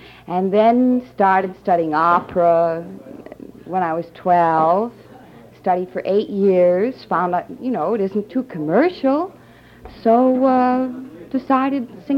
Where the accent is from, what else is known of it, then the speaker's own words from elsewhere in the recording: Boston, Massachusetts, United States; Well, originally Boston, Massachusetts.